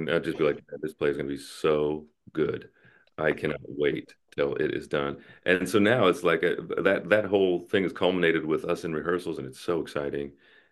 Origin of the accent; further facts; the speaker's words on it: Portland, Oregon, United States; we wrote and performed sketch comedy in the mid-2000s, and we grew up together in Portland, Oregon.